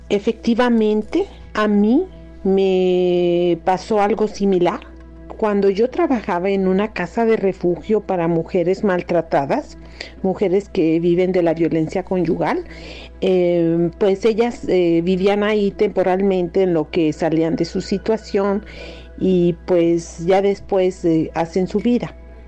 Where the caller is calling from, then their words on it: Canada; de Canadá.